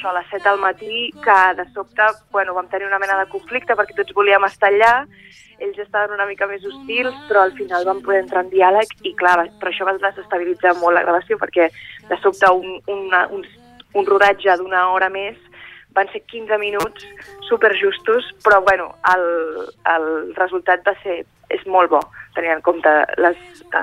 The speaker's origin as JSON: {"language": "Catalan", "town": "Barcelona", "region": "Catalonia", "country": "Spain", "said": "Jo soc de Barcelona, Barcelona, però d'esperit empordanès, la veritat."}